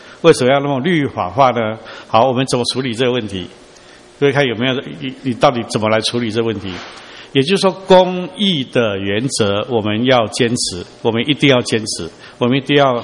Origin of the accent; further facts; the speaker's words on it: China; 特别我们中国人数学方面，我们都很杰出啦